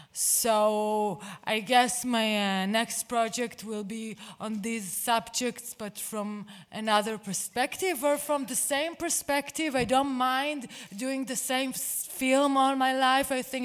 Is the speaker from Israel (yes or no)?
yes; Israel; So long as I am an Israeli woman